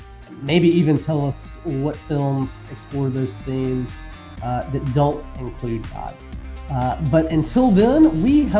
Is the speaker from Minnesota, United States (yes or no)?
no; Alabama, United States; And it was so controversial, especially growing up in Alabama.